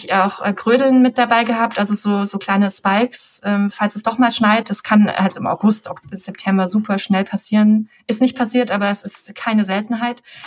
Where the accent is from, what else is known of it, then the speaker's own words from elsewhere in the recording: Thuringia, Germany; moved away as an adult; now in Munich, Germany; Ich bin in Thüringen aufgewachsen. Ich bin Thüringerin.